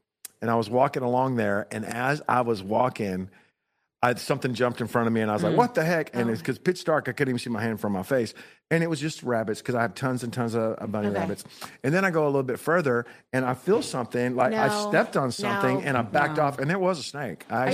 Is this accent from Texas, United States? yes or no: yes; Texas, United States; I'm a real Texan and I like that. And I'm dang proud of it.